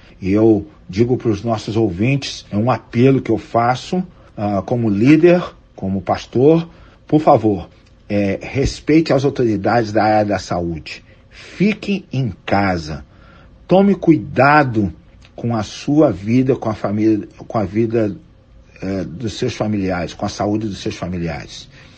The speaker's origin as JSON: {"language": "Portuguese", "town": "Cuiabá", "region": "Mato Grosso", "country": "Brazil", "moved": "yes", "lives_now": "Orlando, United States", "said": "sou pastor aqui em Orlando, na Flórida, desde que saí de Cuiabá, há 6 anos atrás"}